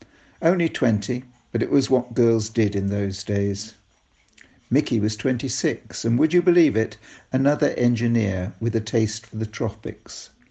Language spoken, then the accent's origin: English; South East England, United Kingdom; born there; I was born in Kent, 1928.